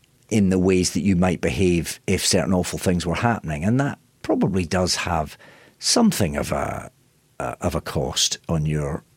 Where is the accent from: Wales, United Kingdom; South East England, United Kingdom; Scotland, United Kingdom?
Scotland, United Kingdom; moved away